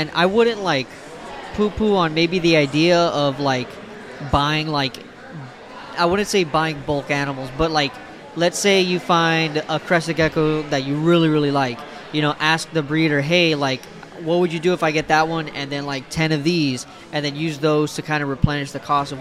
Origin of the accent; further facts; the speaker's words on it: Florida, United States; I can't know anything about that because I'm from Florida.